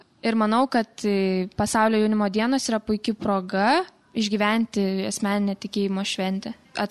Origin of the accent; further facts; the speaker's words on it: Kaišiadorys, Kaunas County, Lithuania; aš esu iš Kaišėdorių, Kaišėdorių parapijos.